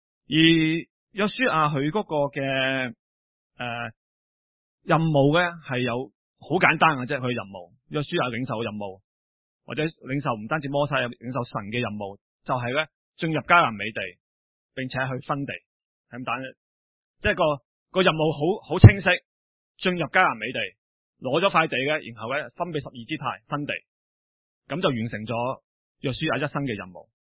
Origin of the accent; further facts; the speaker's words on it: China; 咁其实作为中国人见到中国嘅经济发展啊，科技发展啊，等于都我都觉得自豪嘅。